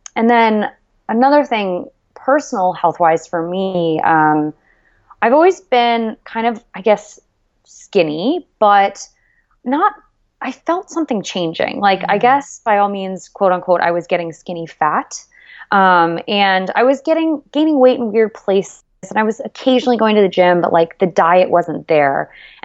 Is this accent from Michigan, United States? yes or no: no; Florida, United States; moved away as an adult; now in New York, United States; was a little Florida baby, and I went to the University of Florida and started working there for a few years.